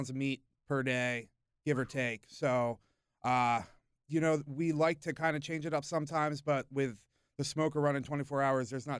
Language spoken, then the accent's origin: English; Maryland, United States; now in Portland, United States; I grew up on the East Coast and was pretty much kind of fell in love with it as a kid, doing like pit barbecue kind of stuff back in Maryland. And then came out to Portland